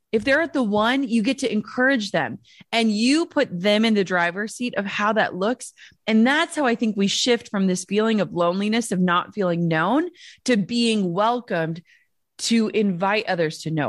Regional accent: Minnesota, United States; I'm from Minnesota. Like, I want everyone to like me.

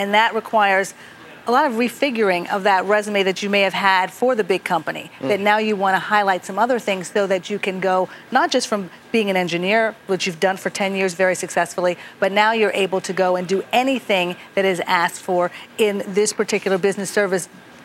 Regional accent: Pittsburgh, Pennsylvania, United States; if you come to my hometown of Pittsburgh, at a tech company, they're not going to dress the same way they do in New York.

